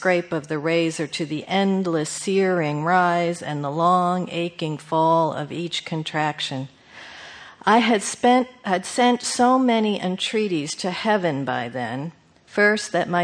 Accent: New York, United States; When I was growing up on Long Island, I believed that in order to be a grandparent, you had to have an accent.

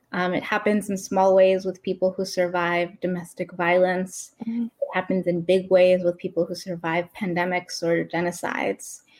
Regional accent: Queens, New York, United States; My family's from Queens, you mm-hmm. know, I grew up in Queens.

